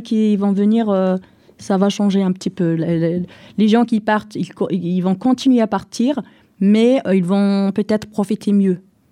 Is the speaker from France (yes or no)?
no; Algeria; born there; Je suis née en Algérie, mais je me sens française, même si je ne suis pas naturalisée.